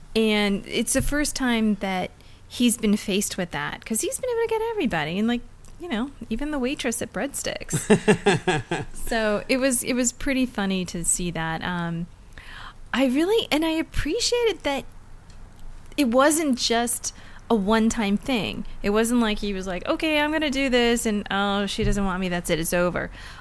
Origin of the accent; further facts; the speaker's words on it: New England, United States; Honestly, I grew up in New England. It was all Zales.